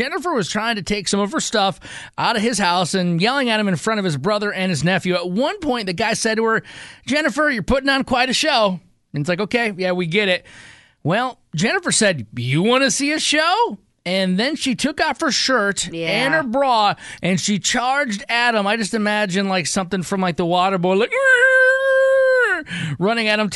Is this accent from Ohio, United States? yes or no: no; Michigan, United States; But I am a Michigan boy. I'm proud to say I'm from Michigan.